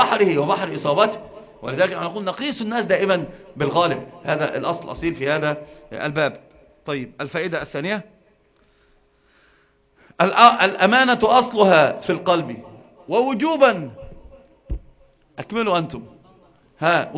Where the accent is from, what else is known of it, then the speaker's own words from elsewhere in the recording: Egypt; يسمونها عندنا في مصر